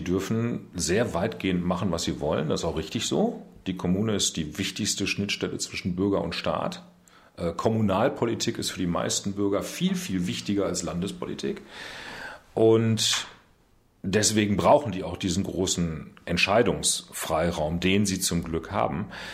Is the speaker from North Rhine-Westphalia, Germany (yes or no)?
yes; Münster, North Rhine-Westphalia, Germany; Ich darf demnächst das Presseamt meiner Heimatstadt leiten in Münster, die für mich schönste Stadt in Nordrhein-Westfalen.